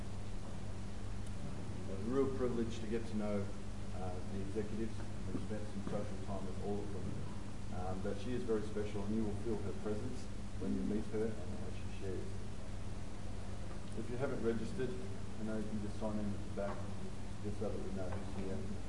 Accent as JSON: {"language": "English", "town": "Melbourne", "region": "Victoria", "country": "Australia", "said": "we're from Melbourne"}